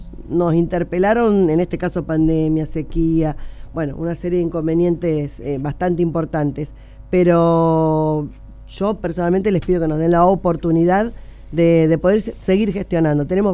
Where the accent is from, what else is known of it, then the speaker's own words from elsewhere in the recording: Rosario, Santa Fe, Argentina; Yo soy rosarina, nacida, criada, estudiada, o sea, tengo un afincamiento importante en la región.